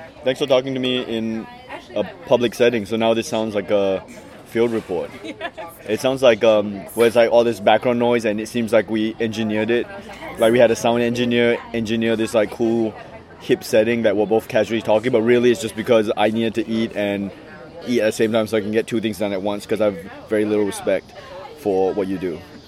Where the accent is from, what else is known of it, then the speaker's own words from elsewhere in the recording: Malaysia; then my nationality is Malaysian. So it's just like being Chinese-American, but instead of American, I'm from Malaysia.